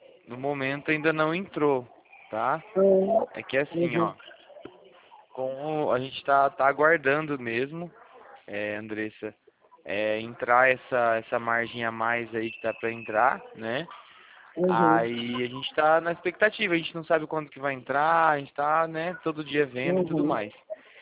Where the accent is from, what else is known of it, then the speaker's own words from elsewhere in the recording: Arapongas, Paraná, Brazil; Eu sou aqui de Arapongas, pertinho de Londrina.